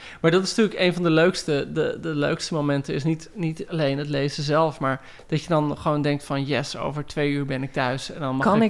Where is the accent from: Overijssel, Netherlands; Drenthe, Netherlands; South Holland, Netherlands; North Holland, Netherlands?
North Holland, Netherlands; Heerhugowaard; Ik bedoel, ik groeide op in Heerhugowaard.